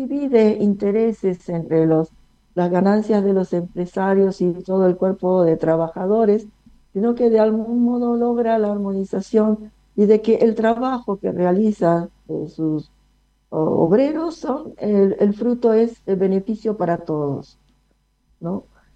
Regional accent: Argentina; Me incluyo, soy argentina de tercera generación.

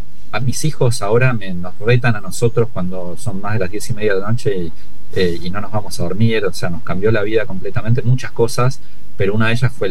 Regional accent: Argentina; La Argentina es un país que duerme muy mal, somos muy nocturnos, todo termina muy tarde

